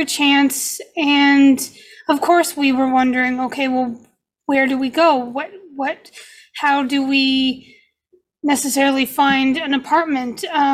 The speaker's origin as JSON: {"language": "English", "country": "Canada", "said": "we're from Canada, right? So we're used to cold, snow"}